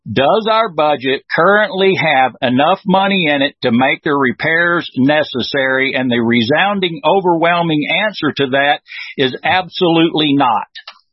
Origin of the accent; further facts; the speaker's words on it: Houston, Texas, United States; I came from Houston, Texas originally.